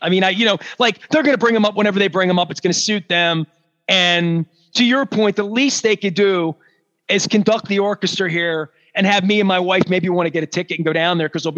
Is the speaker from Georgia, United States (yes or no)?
no; Baltimore, Maryland, United States; this isn't hard. I'm from Baltimore.